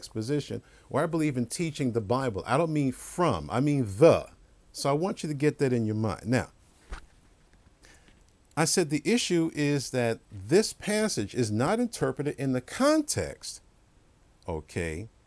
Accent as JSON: {"language": "English", "region": "New York", "country": "United States", "tie": "born or raised there", "said": "I always talk about those grapevines growing up in New York."}